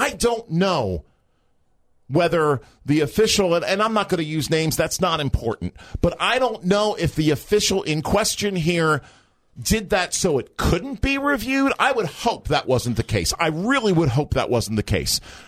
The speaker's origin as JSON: {"language": "English", "town": "Philadelphia", "region": "Pennsylvania", "country": "United States", "tie": "born or raised there", "said": "even though I grew up in Philly and Les Steckel still sticks in my craw."}